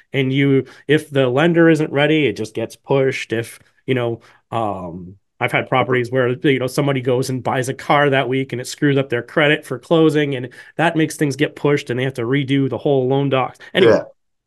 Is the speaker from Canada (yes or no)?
yes; Canada; So as a Canadian investor, typically $115,000, if you have less than